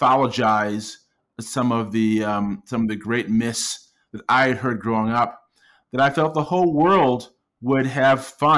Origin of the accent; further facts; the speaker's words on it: Brockport, New York, United States; also born or lived in Kingston, Jamaica; Now, I was born in Kingston, Jamaica, but I grew up in Brockport, New York, which is a small town. It's a suburb of Rochester, New York, which is a small city.